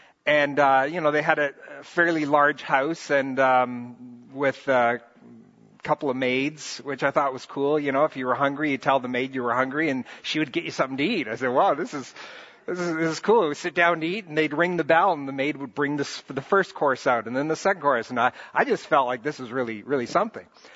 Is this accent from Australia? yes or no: no; Brazil; One of my childhood memories growing up in Brazil was a friend